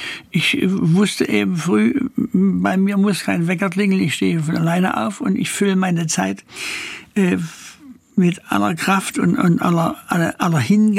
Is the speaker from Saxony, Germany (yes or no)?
yes; Sosa, Saxony, Germany; born there; Aber ich bin in Sosa geboren, in unserem Hausflur